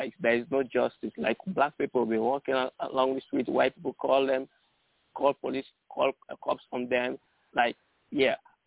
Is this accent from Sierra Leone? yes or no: yes; Sierra Leone; I'm from Sierra Leone, West Africa.